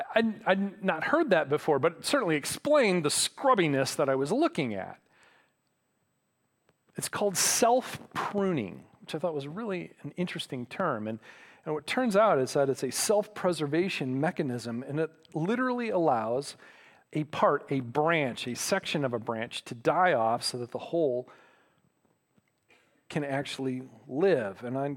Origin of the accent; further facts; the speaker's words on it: Michigan, United States; the junipers out in the America Southwest are very different than the junipers that I grew up with in Michigan, okay?